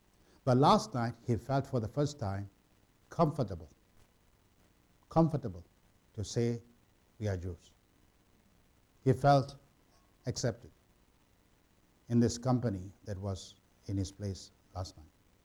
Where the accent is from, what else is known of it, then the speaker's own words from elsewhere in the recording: Singapore; I'm not an Australian, I'm a Singaporean.